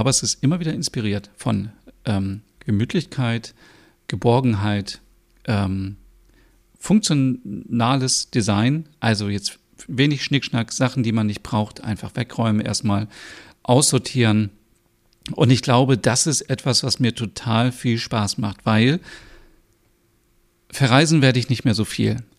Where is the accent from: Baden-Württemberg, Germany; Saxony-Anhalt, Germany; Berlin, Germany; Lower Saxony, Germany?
Lower Saxony, Germany; Hanover; Fest steht, ich bin aufgewachsen mit meiner Mutter alleine, sie war alleinerziehend. Und wir sind in einer kleinen Wohnung aufgewachsen in Hannover.